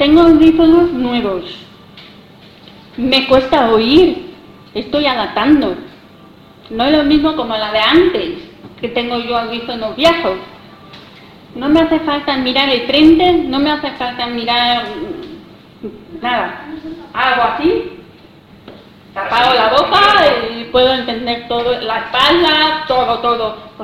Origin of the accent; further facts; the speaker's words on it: Salamanca, Castile and León, Spain; moved away as an adult; also born or lived in Zaragoza; Porque yo, mira, me fui fuera de Salamanca, he vivido en Zaragoza a los 20 años.